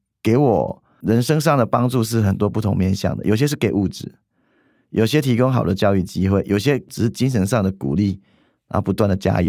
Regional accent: Tainan, Taiwan; 我在台南出生长大，父母亲其实典型的就是劳工阶级，爸爸是个机动车司机，妈妈是个纺织厂的女工。

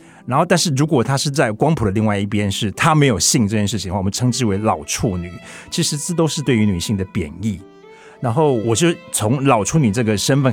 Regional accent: Changhua County, Taiwan; 其实它的背景是我的故乡的隔壁乡镇，叫做园林。

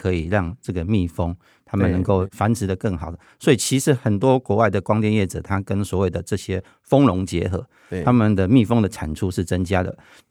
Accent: Pingtung County, Taiwan; 其实我本身是屏东人，所以我比较会关注屏东的一些相关的议题。

